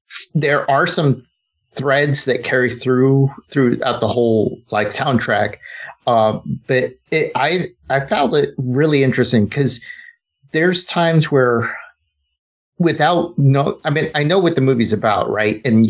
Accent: New Mexico, United States; I grew up in New Mexico

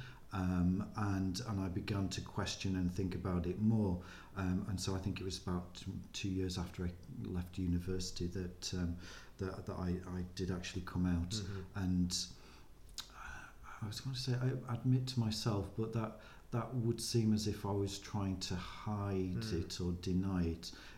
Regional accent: North West England, United Kingdom; But I was brought up in the Lake District, which was a wonderful an idyllic childhood

